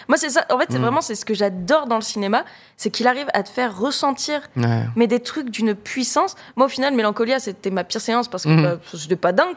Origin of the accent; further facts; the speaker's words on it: Cannes, Provence-Alpes-Côte d'Azur, France; Moi, je viens de Cannes